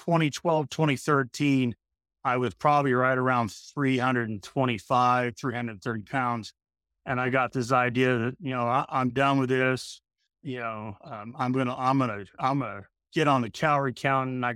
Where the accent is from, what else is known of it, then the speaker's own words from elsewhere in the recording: Lake Tahoe, Nevada, United States; also born or lived in Los Angeles, California; now in Tennessee, United States; I was born in Southern California in Los Angeles, unfortunately. We escaped that when I was about 6 years old, moved to Lake Tahoe, Nevada. we lived in, Tahoe, Reno area for most of my youth.